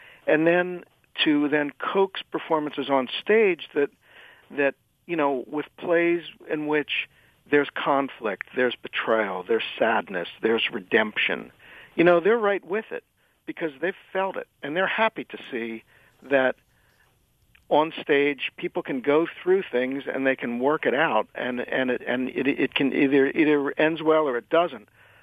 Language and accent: English; Levittown, Pennsylvania, United States; I grew up in Levittown when the steel mill was employing 10,000 people and all kinds of other industrial giants were going, and times were good.